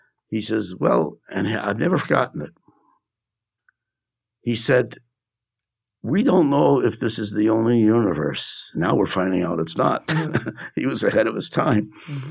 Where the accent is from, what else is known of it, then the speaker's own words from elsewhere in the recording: United States; I'm American, and it's just I think recently, subsided.